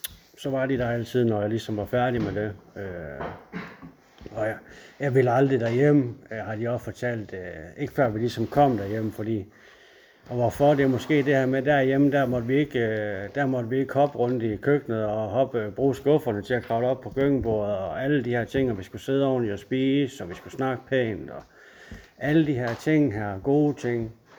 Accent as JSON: {"language": "Danish", "town": "Esbjerg", "region": "Region of Southern Denmark", "country": "Denmark", "tie": "born or raised there", "said": "og kommer her fra Esbjerg. Jeg har altid boet her. Jeg voksede op ude i Sædding med min familie, med min mor og min storesøster og to storebrødre."}